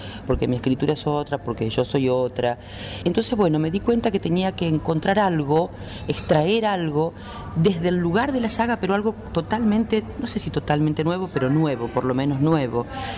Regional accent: Argentina; no hablo de nosotros como argentinos, aunque también estamos orgullosos de ser quienes somos y a veces avergonzados.

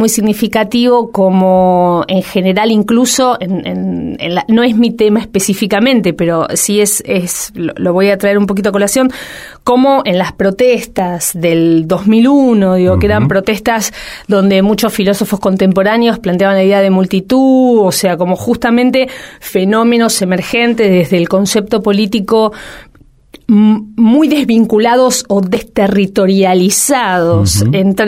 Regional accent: Argentina; En el caso específico de la Argentina, somos argentinos

